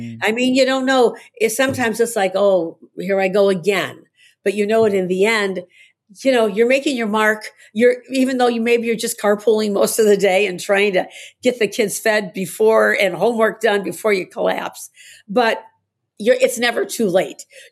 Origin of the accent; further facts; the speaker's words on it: Chicago, Illinois, United States; I was born on Central Park, is where it was a family building. So my grandfather bought like a four flat building in Chicago. And so my parents lived in the middle. My grandparents lived up top. It was a total family house.